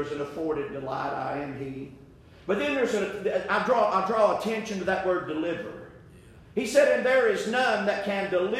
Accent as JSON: {"language": "English", "region": "Tennessee", "country": "United States", "said": "Now, I'm from East Tennessee, and we talk a little different over there, and I'm up in the mountains now."}